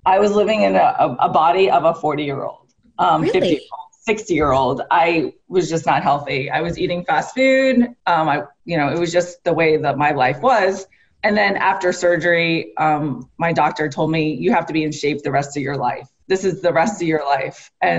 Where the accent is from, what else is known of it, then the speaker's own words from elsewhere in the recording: Fort Lauderdale, Florida, United States; And I'm from South Florida originally and grew up in Fort Lauderdale area.